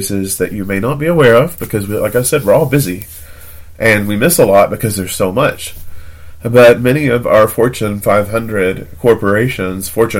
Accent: Tennessee, United States; In my hometown in Tennessee, we had Spirit Week for homecoming.

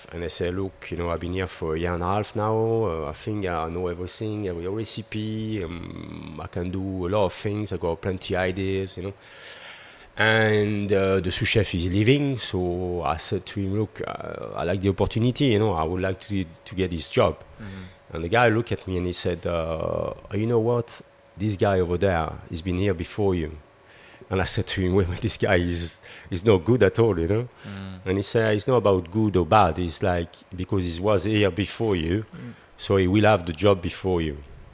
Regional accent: Neuville-sur-Saône, Auvergne-Rhône-Alpes, France; Yeah. A little bit outside Lyon.

